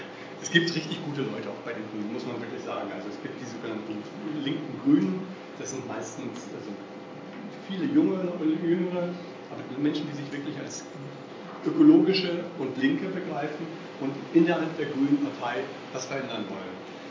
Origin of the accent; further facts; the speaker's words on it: Hamburg, Germany; also ich komme auch aus Hamburg